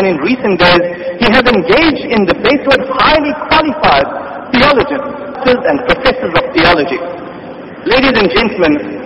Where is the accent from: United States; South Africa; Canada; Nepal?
South Africa; I'm a lawyer from South Africa